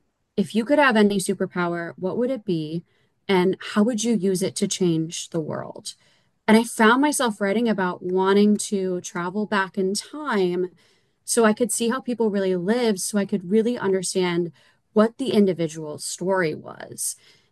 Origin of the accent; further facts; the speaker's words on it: Iowa, United States; So for most of my life, I really wanted to be a marine biologist, but I grew up in Iowa. And so that's not really something you can do in Iowa.